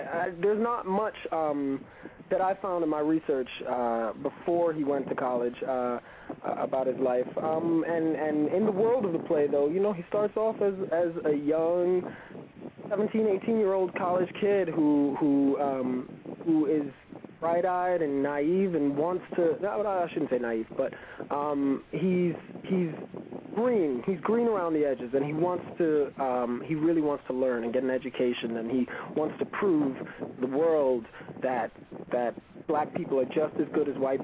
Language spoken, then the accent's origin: English; Brooklyn, New York, United States; I'm a Brooklyn born and raised native, and I grew up in the Flatbush area, Flatbush Midwood Flatlands area, Brooklyn.